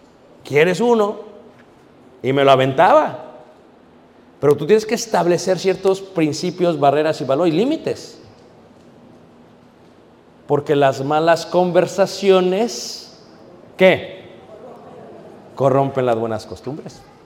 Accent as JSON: {"language": "Spanish", "region": "Mexico City", "country": "Mexico", "tie": "born or raised there", "said": "Yo crecí en Ciudad de México. O sea, que sí, crecí oyendo"}